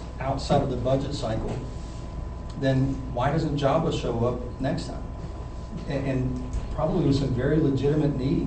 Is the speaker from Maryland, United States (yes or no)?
no; Lake Monticello, Virginia, United States; so I grew up in Lake Monticello.